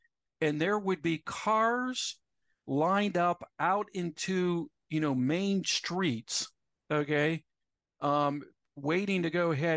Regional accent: United States; both Nia and I grew up in the United States, okay, that had blue laws, right?

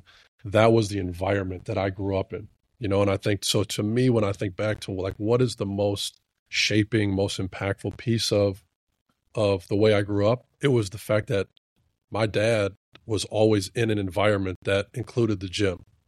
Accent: Brown Deer, Wisconsin, United States; And I grew up in Brown Deer my whole life, and that was really where it took place.

